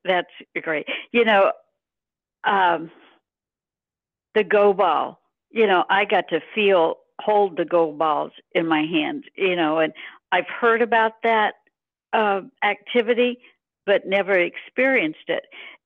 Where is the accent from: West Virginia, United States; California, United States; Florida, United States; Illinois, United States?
Illinois, United States; Illinois, I came from Illinois, and I knew they talked about go ball there.